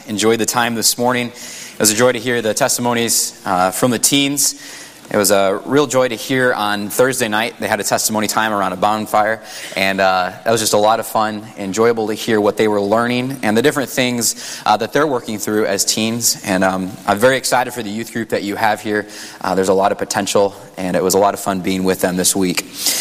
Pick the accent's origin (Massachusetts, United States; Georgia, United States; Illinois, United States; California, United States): Illinois, United States; Growing up in Illinois, Illinois really didn't have a specific restaurant that was a big thing to go to there.